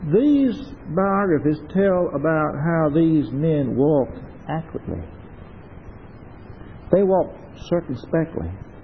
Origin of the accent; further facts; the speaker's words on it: Mississippi, United States; I was raised down on the Noxubee River. And there were always trees falling across the rivers and the creeks down there.